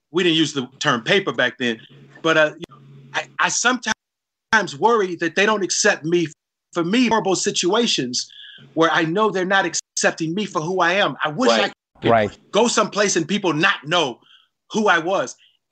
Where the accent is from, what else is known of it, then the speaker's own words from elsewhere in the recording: Cleveland, Ohio, United States; You know, when I was growing up in Cleveland, you know, you would spread the word around and say, hey, I hear … going to be on the Tonight Show next month.